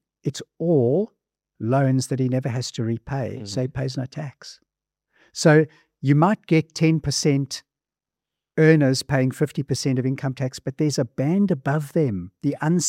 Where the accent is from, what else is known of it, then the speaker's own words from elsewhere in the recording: South Africa; When I grew up in South Africa